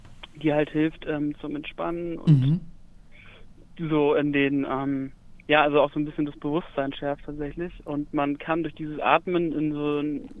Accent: Marburg, Hesse, Germany; Ja, doch, ich bin auch aus Marburg, aber ich bin gerade nicht in Marburg.

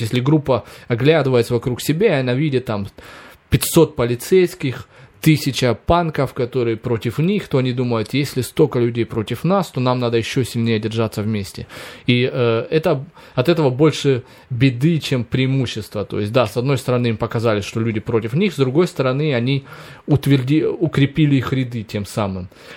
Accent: North Caucasus, Russia; Я помню, я с Кавказа, у нас было много очень кавказцев

